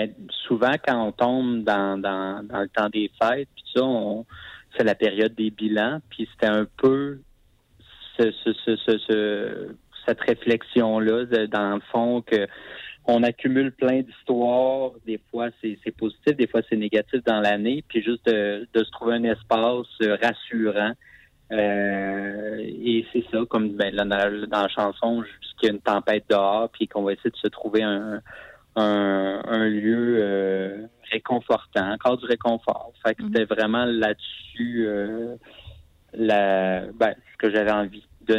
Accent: Val-d'Or, Quebec, Canada; Moi, je viens de l'Abitibi, je viens de Val-d'Or.

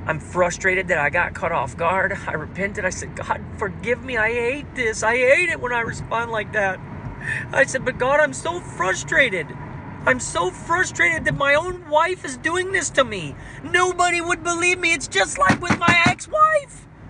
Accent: India; I'm wounded every time you mention that I'm quiet, or you mention I'm from India, or you mention I'm an introvert.

